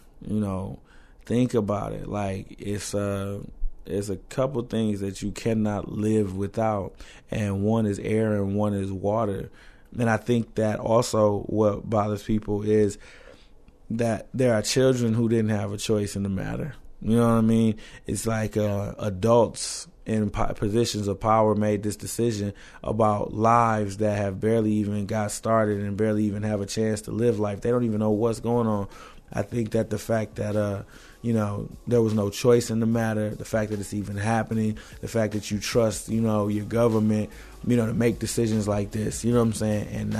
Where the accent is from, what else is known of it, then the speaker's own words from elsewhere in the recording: Flint, Michigan, United States; And so, yeah, growing up in Flint, it was cool.